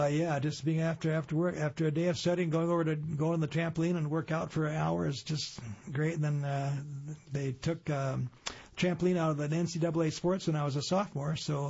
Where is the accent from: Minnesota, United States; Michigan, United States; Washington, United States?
Michigan, United States; Ypsilanti; But growing up in Ipsy was, we had the university influence.